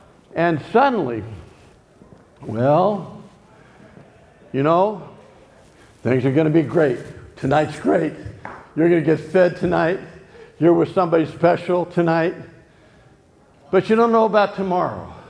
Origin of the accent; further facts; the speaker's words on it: Dallas, Texas, United States; He was from Detroit. I was from Dallas. He was Detroit Lions. I was Dallas Cowboys.